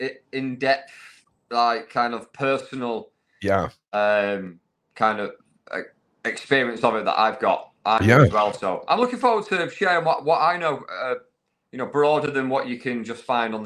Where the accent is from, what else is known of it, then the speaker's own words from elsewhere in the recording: Manchester, North West England, United Kingdom; I come from the Manchester area. I don't know if you can tell by this thick accent